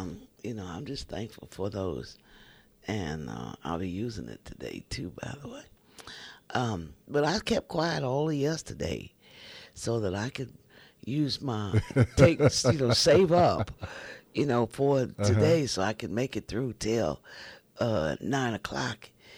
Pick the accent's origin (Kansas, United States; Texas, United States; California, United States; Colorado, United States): Kansas, United States; We grew up as kids in Kansas.